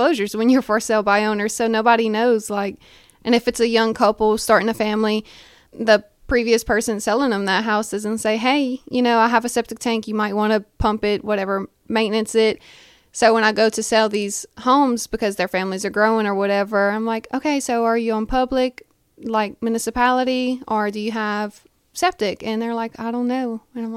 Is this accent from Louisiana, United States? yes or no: yes; Ville Platte, Louisiana, United States; once I moved back to Ville Platte, I really just started focusing on my hometown and my sphere of influence and made sure everyone I knew I was a realtor.